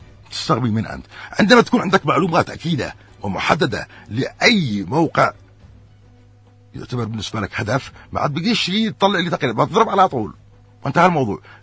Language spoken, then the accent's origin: Arabic; Yemen; انا في بلدي، انا في يمني الكبير